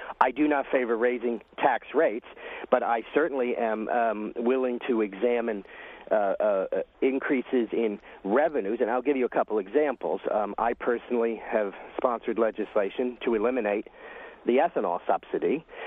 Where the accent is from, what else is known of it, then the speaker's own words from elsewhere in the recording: Glen Gardner, New Jersey, United States; I was raised in Glen Gardner, and I was pleased to be in a setting where I was raised.